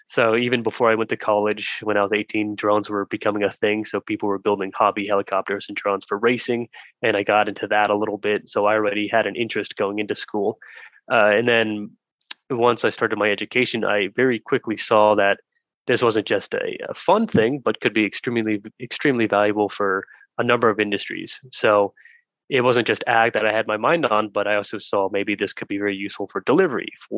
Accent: Texas, United States; I grew up in Texas, like I mentioned, and I grew up on one of my childhood friend's ranch with him.

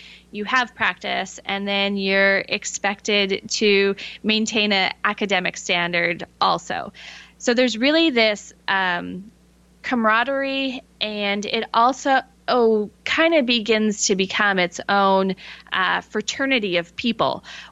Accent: Canada; moved away as an adult; now in United States; Originally, I am from Canada and made my way to the States because of college

